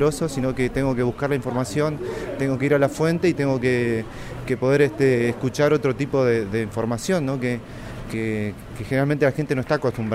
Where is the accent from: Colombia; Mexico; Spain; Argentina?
Argentina; Bariloche, Río Negro; soy mapuche acá de Bariloche